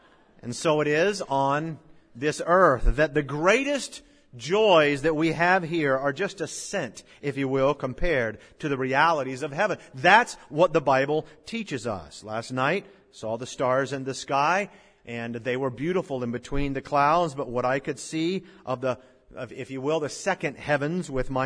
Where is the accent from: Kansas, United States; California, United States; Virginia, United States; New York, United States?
Virginia, United States; Norfolk; born there; also born or lived in Wichita Falls; I was born in Norfolk, Virginia, and there my home was actually a trailer, a mobile home, which was my grandmother's at the time. When we then moved from there to Wichita Falls, Texas, we lived in a duplex apartment.